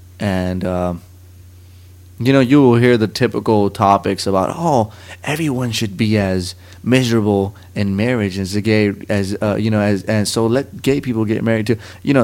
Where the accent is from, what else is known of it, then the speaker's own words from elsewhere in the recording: Dubai, United Arab Emirates; My brother, we grew up in the Middle East. And to be more specific, it was in what people call Dubai nowadays, the United Arab Emirates.